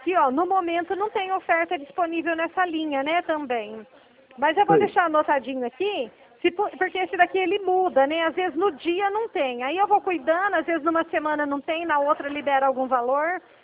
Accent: São Paulo, Brazil; Eu sou do estado de São Paulo

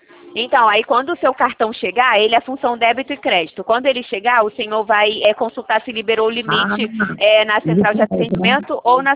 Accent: Ceará, Brazil; E o senhor é lá da minha terra, eu também sou do Ceará.

